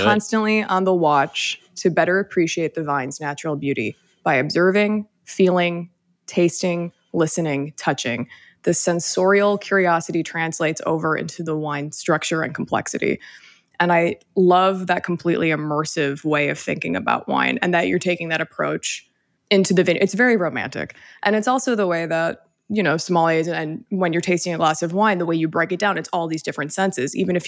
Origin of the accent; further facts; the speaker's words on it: Midwest, United States; I'm from the Midwest as well.